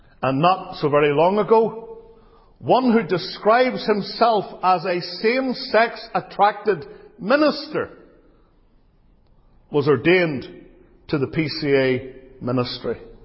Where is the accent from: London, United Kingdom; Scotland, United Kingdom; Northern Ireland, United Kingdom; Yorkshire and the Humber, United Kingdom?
Northern Ireland, United Kingdom; even in my home country. Northern Ireland